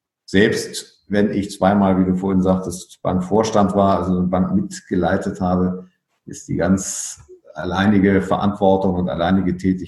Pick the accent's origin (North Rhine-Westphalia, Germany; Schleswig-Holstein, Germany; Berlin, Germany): Berlin, Germany; also born or lived in Frankfurt; Als in Berlin Aufgewachsener war ich ja ständig umgeben von der Grenze.